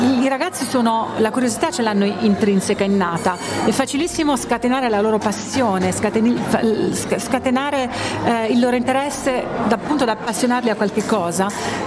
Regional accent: Apulia, Italy; born there; sono anch'io del sud, io sono nata in Puglia.

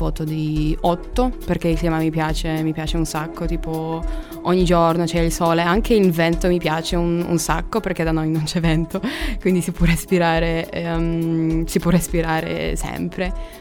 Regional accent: Poland; now in Cagliari, Italy; Vengo dalla Polonia.

